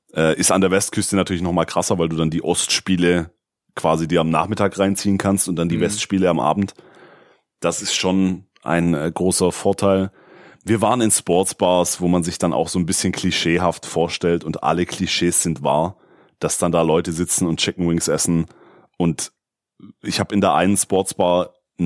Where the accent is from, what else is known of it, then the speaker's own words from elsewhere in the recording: Balingen, Baden-Württemberg, Germany; also ich komme hier aus Balingen